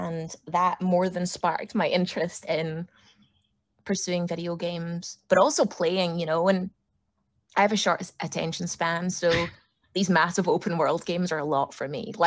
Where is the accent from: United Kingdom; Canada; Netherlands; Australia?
United Kingdom; Scotland; now in Los Angeles, United States; I mean, I was born in Glasgow, but I grew up in a tiny village outside of Glasgow, you know.